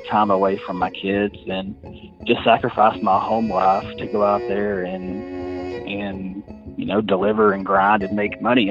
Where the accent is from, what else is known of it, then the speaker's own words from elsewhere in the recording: White Oak, Texas, United States; I am from White Oaks, Texas, and I am a delivery driver.